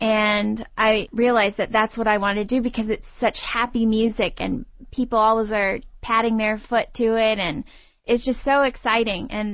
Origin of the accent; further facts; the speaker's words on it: St. Louis, Missouri, United States; since I'm from St. Louis, and that's where … lived for a number of years.